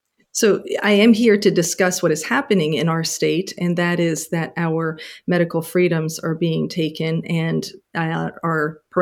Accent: Canada; also born or lived in Poland; I was born in Poland and I was a little girl when we immigrated to Canada.

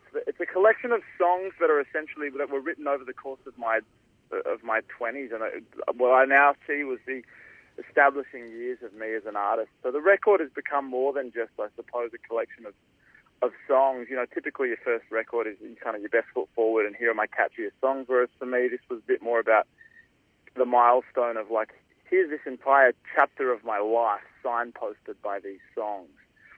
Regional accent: Australia; there is a vulnerability as an Australian male as well to have music that's pretty sensitive and pretty kind of open.

